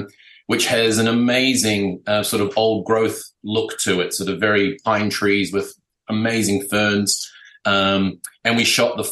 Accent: Bethells Beach, Auckland, New Zealand; I grew up on Bethel's Beach, so we were out there climbing around the hills and found the cottages up there

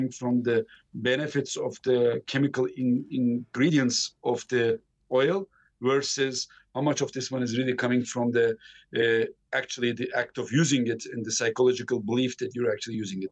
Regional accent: Istanbul, Turkey; And I, as a matter of fact, I'm from the European side of Istanbul, and I actually do have Neanderthal genes.

